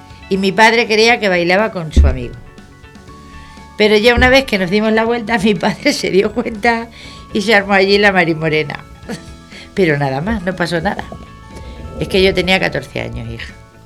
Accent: Spain; Yo soy muy española

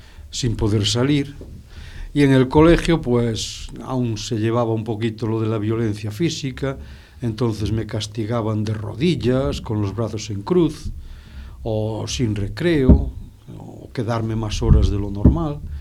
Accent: Viveiro, Galicia, Spain; born there; Pues nací en Viveiro, en la provincia de Lugo, en Galicia, en el año 1954. Tengo como 70 años.

